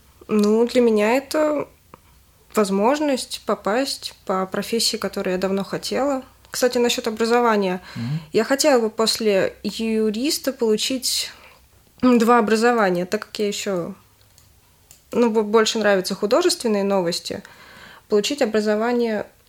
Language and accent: Russian; Zhukovsky, Moscow Oblast, Russia; У нас, я из Жуковска, у нас в Жуковском были курсы журналистики